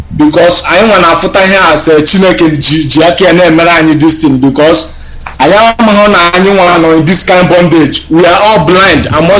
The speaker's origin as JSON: {"language": "English", "town": "Umuze", "region": "Anambra", "country": "Nigeria", "lives_now": "Thailand", "said": "I'm from Anambra State, Umuze"}